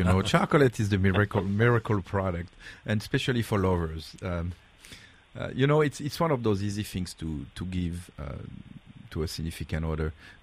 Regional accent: Provence-Alpes-Côte d'Azur, France; Actually, I come from Provence

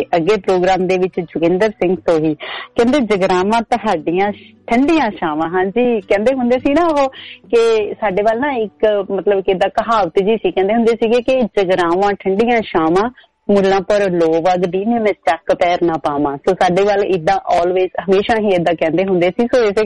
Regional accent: Jagraon, Punjab, India; ਤੇ ਮੈਂ ਵੀ ਜਗਰਾਓ ਤੋਂ ਹਾਂ

